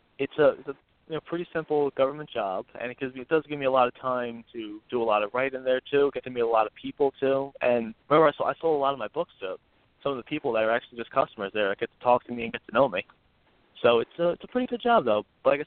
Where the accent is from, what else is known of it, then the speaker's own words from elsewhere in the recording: Middletown, New Jersey, United States; Oh, yes, yes. I've been here since I've been 5 years old and have no reason to leave.